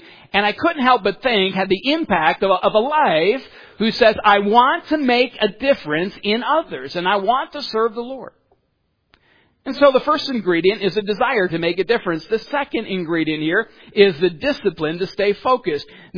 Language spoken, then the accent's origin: English; Farmington Hills, Michigan, United States; I just happened to mention that I grew up in Farmington Hills, Michigan, the corner of Farmington and 8 Mile.